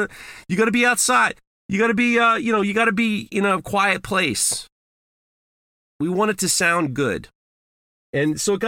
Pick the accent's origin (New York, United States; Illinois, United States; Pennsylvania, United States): New York, United States; What the hell do I know? I'm from New York.